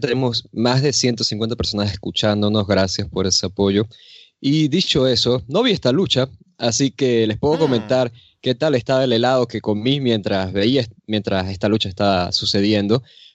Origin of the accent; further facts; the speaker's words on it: Venezuela; Soy venezolano, al fin y al cabo, tengo que tener la cabeza en el mismo universo.